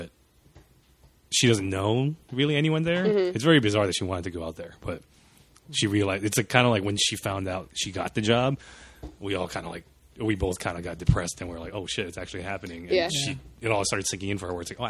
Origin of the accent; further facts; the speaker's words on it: Hawaii, United States; moved away as an adult; When I went to college, you know, when I came from Hawaii, like, I didn't know anyone. That's a huge move